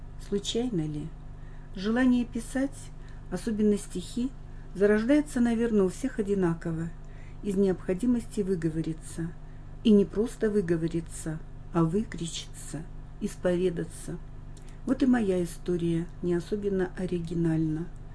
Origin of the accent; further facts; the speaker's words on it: Zabaykalsky Krai, Russia; Я коренная забайкалка. Родилась в середине прошлого века в небольшом пристанционном поселке на Манжурке. Воспитывалась в многодетной семье.